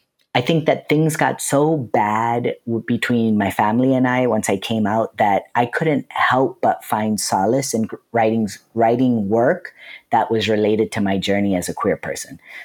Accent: Lancaster, California, United States; I grew up in Lancaster, California

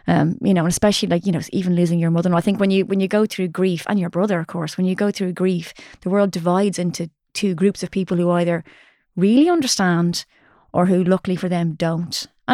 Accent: Ireland; as Irish people, we're meant to hold on to this

